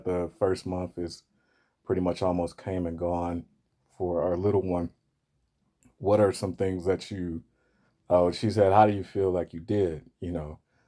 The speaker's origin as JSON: {"language": "English", "town": "Detroit", "region": "Michigan", "country": "United States", "said": "Detroit is in the playoffs. I'm from Detroit, so."}